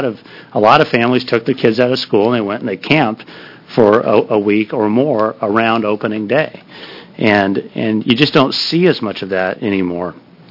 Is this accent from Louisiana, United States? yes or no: no; Bandon, Oregon, United States; But I came to this tradition as a child growing up in Bandon.